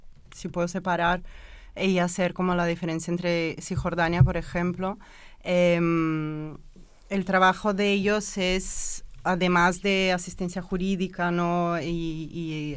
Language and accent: Spanish; Brazil; Spanish is a second language; Soy brasileña.